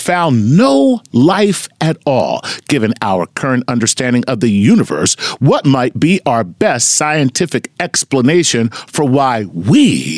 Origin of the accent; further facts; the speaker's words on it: Tennessee, United States; I'm from Tennessee.